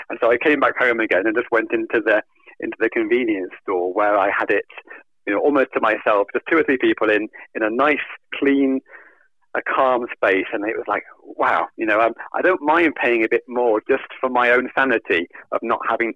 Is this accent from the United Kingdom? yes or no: yes; Gateshead, North East England, United Kingdom; Obviously, I'm from Gateshead, and so Greg's is big news up here